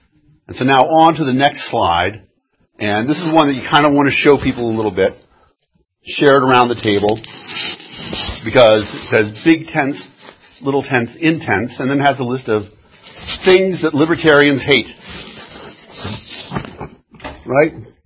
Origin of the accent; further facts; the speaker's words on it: Boston, Massachusetts, United States; So when I moved here from Boston, I thought, you know, Boston is a great place filled with all this amazing history.